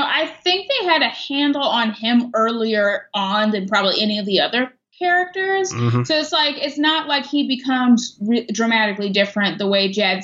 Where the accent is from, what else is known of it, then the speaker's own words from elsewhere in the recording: Chicago, Illinois, United States; I'm a Chicagoan, so I'm going to highlight this.